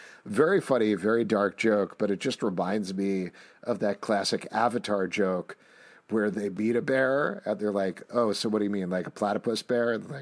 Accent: New York City, New York, United States; There was one thing that actually really tested me as a New Yorker

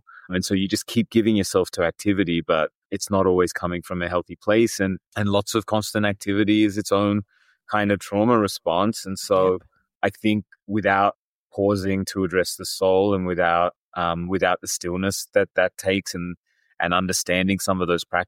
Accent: Australia; In the culture I grew up in Australia

